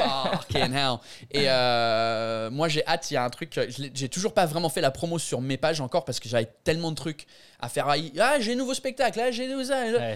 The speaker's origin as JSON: {"language": "French", "region": "England", "country": "United Kingdom", "second_language": "French", "said": "mais j'ai le côté handicapé que je suis anglais."}